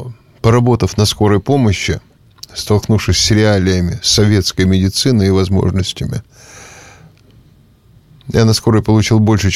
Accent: Yekaterinburg, Sverdlovsk Oblast, Russia; Я коренной свердловчанин, ныне екатеринбуржец.

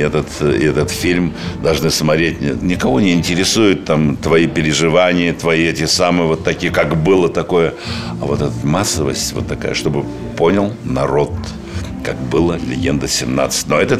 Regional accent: Belarus; А так как я белорус, на премьере я буду в Минске.

